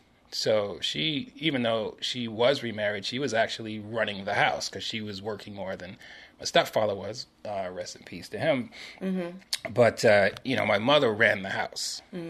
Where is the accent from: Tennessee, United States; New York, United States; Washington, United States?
New York, United States; Harlem; I was a good kid growing up in Harlem.